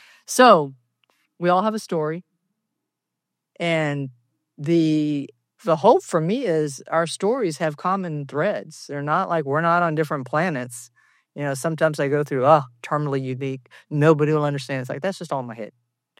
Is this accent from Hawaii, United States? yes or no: no; Texas, United States; from Texas.